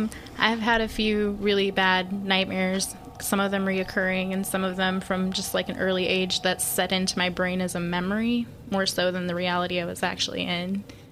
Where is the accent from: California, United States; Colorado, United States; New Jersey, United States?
Colorado, United States; moved away; I'm 23. I'm from Colorado. I moved down here a little over 2 years ago to come live with Robbie